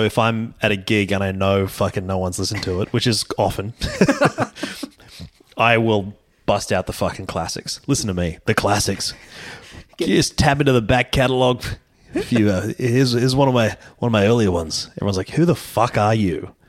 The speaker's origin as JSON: {"language": "English", "region": "Queensland", "country": "Australia", "said": "I just wanted to come home and I just wanted to, I don't know, fucking talk about being a Queenslander and have people know what I was talking about, mate."}